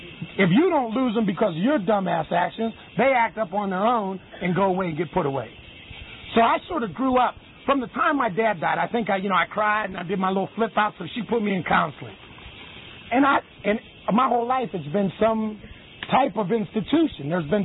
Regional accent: New Kensington, Pennsylvania, United States; I was born and raised in New Kensington, Pennsylvania, just north of Pittsburgh.

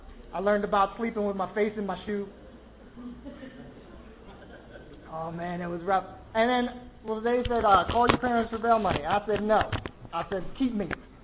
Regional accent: Johnstown, Pennsylvania, United States; moved away; also born or lived in Philadelphia / Manhattan / Baltimore / Houston; I was originally from Johnstown, Pennsylvania. I moved to Philadelphia and then Manhattan and then Baltimore. And then I got into a graduate program in Houston, Texas.

